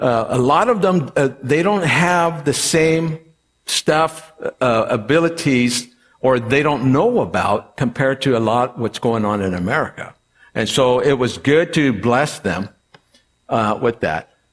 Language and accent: English; Los Angeles, California, United States; This is actually, because I'm from Los Angeles, we have Long Beach there.